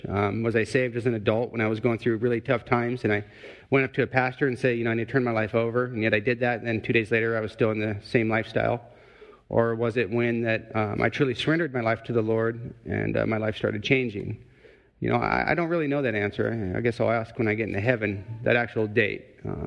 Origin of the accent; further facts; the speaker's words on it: Indianapolis, Indiana, United States; We are from Indianapolis.